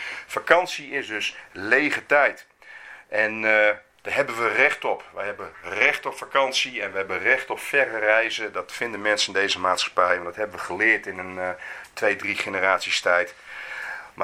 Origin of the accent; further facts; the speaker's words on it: Netherlands; want wij hoeven als Nederlander niet te leren om ook eens een keer aan jezelf te denken.